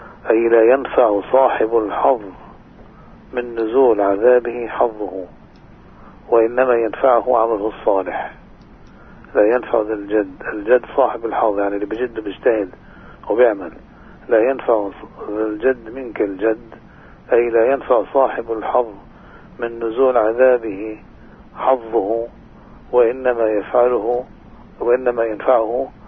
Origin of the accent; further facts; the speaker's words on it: West Bank, Palestine; الآن تقدير صدقة الفطر عندنا في الضفة الغربية